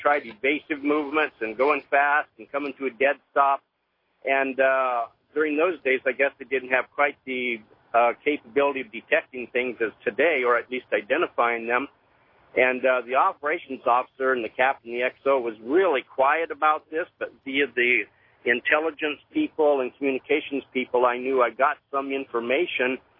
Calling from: Chula Vista, California, United States; I'm presently calling from Chula Vista, California, listening to you on KOGO San Diego.

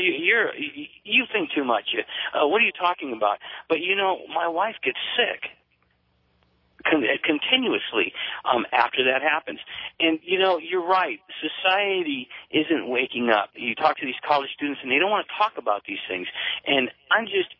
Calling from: Joshua Tree, California, United States; Calling from Joshua Tree, California.

